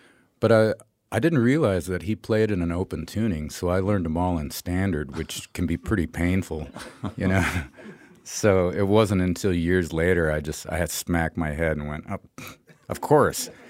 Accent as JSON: {"language": "English", "town": "Great Falls", "region": "Montana", "country": "United States", "tie": "born or raised there", "said": "When we moved from here to Montana, and I ended up really spending most of my time growing up in Great Falls."}